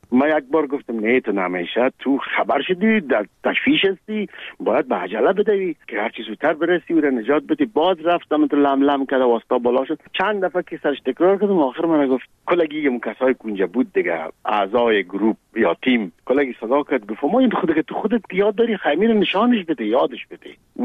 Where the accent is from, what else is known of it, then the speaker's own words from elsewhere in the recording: Kabul, Afghanistan; moved away; ما در کابل به دنیا آمدیم، در چهاردی کابل. مکتب ابتدایی را در یک مکتب به نام غازی عبدالله خان تمام کردیم و بعدش لیسه عبیبیه